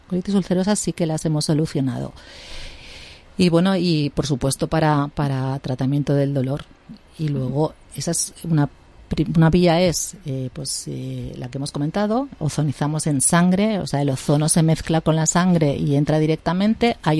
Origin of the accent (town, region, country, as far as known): Catalonia, Spain